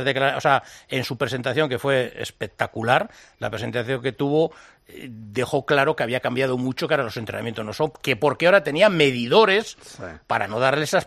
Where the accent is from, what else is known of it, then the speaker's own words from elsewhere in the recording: Sestao, Basque Country, Spain; Bueno, soy de Sestao, que es el Gran Bilbao.